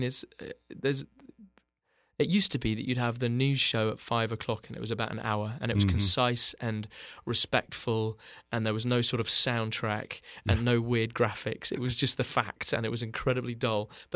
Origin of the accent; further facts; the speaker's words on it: United Kingdom; We don't talk about it. We're British.